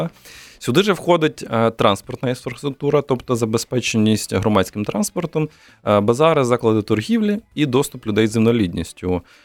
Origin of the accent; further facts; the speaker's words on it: Chernivtsi, Chernivtsi Oblast, Ukraine; я сам з Чернівців, і я можу сказати точно, що в Чернівцях дуже погано насправді з цим